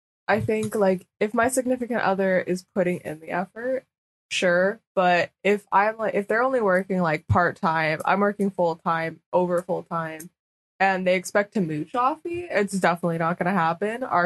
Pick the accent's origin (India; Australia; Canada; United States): United States; Pennsylvania; now in Arizona, United States; I'm from Pennsylvania.